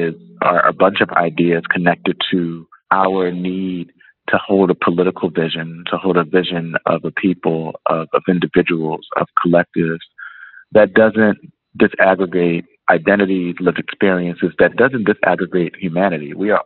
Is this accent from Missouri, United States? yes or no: no; Camden, New Jersey, United States; a moment that I experienced as a young person growing up in Camden, New Jersey.